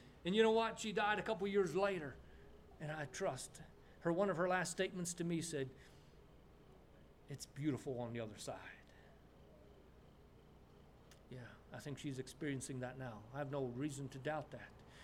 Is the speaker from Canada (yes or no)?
yes; Manitoba, Canada; Okay, so I grew up in Manitoba, Canada.